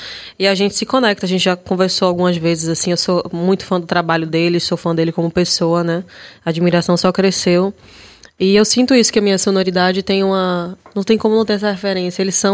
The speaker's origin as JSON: {"language": "Portuguese", "town": "Feira de Santana", "region": "Bahia", "country": "Brazil", "lives_now": "Salvador, Brazil", "said": "Todo show eu faço questão de falar … sou de Feira de Santana e tudo mais. Acontece muito das pessoas dizerem que eu sou daqui de Salvador, né? Gosto de Salvador, tô amando Salvador, tô amando morar aqui."}